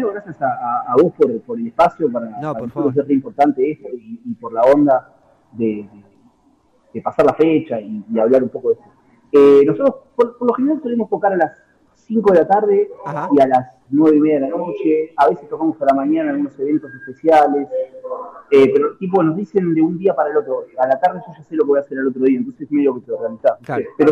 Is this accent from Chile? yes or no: no; Moreno, Buenos Aires Province, Argentina; No, sí, mi ciudad me gusta, pero yo soy de Moreno del Oeste, pero La Plata es como mi ciudad favorita, me parece.